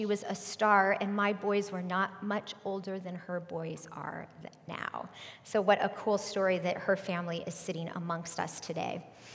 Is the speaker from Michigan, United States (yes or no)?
no; Arizona, United States; now in Springfield, United States; He started in Arizona. I grew up in Arizona. And then my husband and I moved.